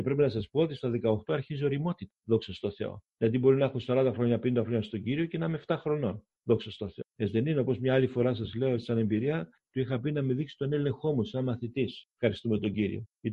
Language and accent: Greek; Greece; also born or lived in Germany; εγώ θυμάμαι στο χωριό μου 1970-71 που είχα έρθει από τη Γερμανία, που μεγάλωσα.